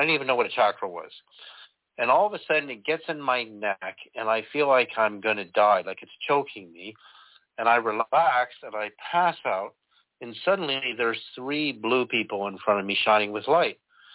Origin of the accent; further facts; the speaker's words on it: California, United States; Okay, so I was raised in California.